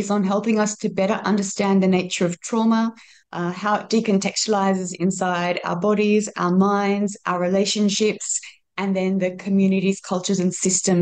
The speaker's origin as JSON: {"language": "English", "town": "Sydney", "region": "New South Wales", "country": "Australia", "tie": "born or raised there", "lives_now": "Singapore", "said": "I'm from Sydney, Australia. So I grew up there my whole life. And aside from a very short 9 months in France as a teen, Singapore's the only other place that I've lived."}